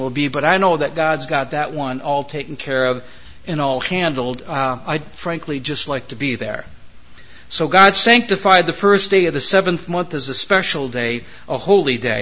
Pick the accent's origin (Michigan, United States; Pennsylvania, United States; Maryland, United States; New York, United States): Michigan, United States; I grew up in Michigan. There were perch, walleye.